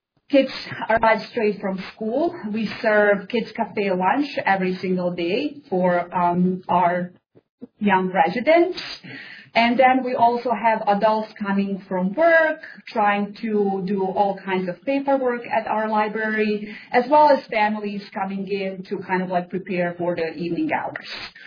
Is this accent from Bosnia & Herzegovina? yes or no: yes; Bosnia & Herzegovina; English is a second language; now in Utah, United States; I am originally from Bosnia, Kansas accent, but I have been resident of Utah for the past 17 years.